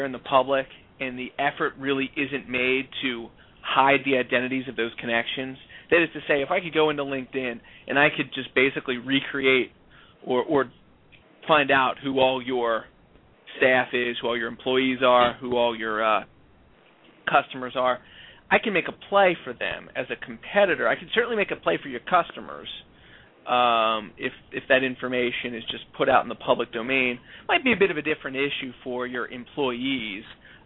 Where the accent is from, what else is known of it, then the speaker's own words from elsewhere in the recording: Philadelphia, Pennsylvania, United States; born there; Long story short, I was born in Philadelphia.